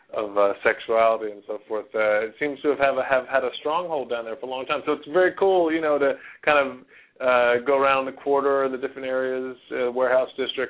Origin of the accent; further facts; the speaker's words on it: Lynchburg, Virginia, United States; I'm from Southwest Virginia, a town called Lynchburg, sort of nestled there right beside the Blue Ridge Mountains, below Charlottesville and beside Roanoke, to the, east of the Shenandoah Valley.